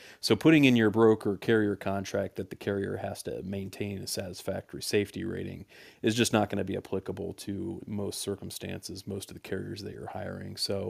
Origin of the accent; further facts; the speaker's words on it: Indianapolis, Indiana, United States; I'm from Indianapolis, so his rivalry with Reggie Miller was always something to watch.